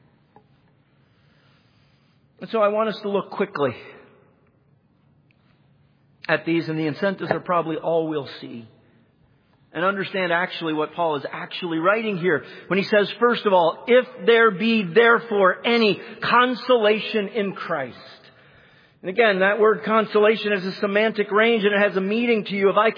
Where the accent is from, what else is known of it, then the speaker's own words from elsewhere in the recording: Canada; I grew up in Canada, and they don't say, you know. I wish they did. They say, eh?